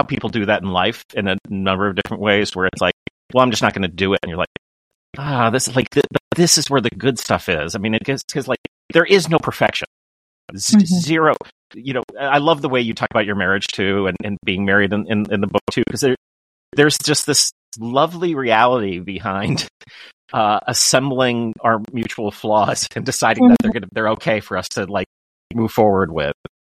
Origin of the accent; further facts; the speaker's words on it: Kenilworth, Illinois, United States; I was Kenilworth, right by the train station.